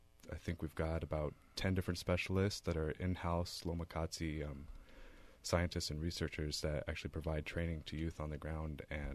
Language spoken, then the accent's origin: English; Medford, Oregon, United States; growing up in North Medford and then in the Rogue Valley, we have a lot of access to our natural resources here